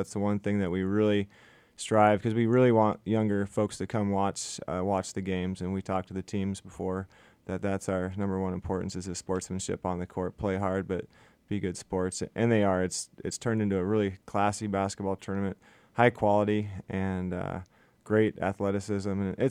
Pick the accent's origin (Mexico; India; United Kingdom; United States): United States; Haines, Alaska; I mean, growing up in Haynes, that's all we did.